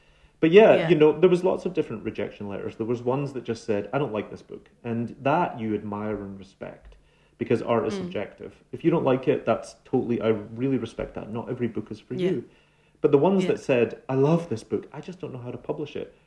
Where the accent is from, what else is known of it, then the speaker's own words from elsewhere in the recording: Scotland, United Kingdom; it sometimes fries people's minds that I'm Scottish and American now, that I sort of straddle these two things because it's an intersection.